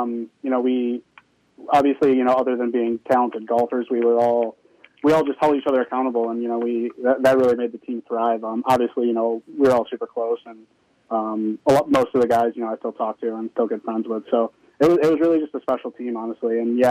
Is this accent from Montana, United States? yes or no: no; Livonia, Michigan, United States; So I'm from Livonia, Michigan.